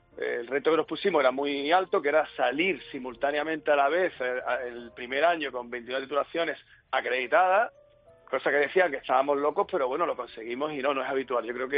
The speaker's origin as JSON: {"language": "Spanish", "region": "Andalusia", "country": "Spain", "said": "hay un atractivo en que somos andaluces"}